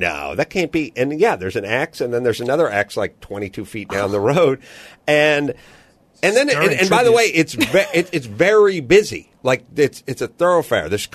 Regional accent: United States; because I'm ugly American, I decided, oh, I got to watch the end of the Steelers game.

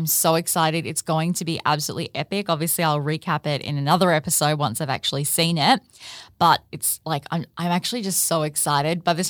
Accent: Australia; And obviously I'm Australian, so it doesn't have the same impact on Australians as it does in Americans.

